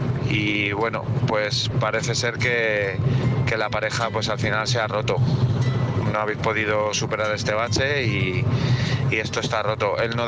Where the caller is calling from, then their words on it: Madrid, Community of Madrid, Spain; de Madrid.